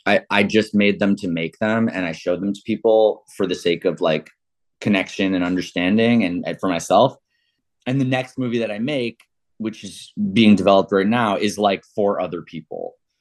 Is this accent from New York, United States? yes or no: yes; New York, United States; born there; Went to school on the Upper East Side. I was born around Union Square.